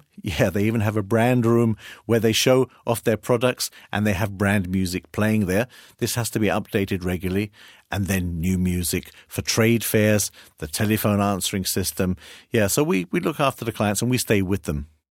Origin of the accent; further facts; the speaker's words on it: United Kingdom; now in Hamburg, Germany; I live in Hamburg, Germany. I'm British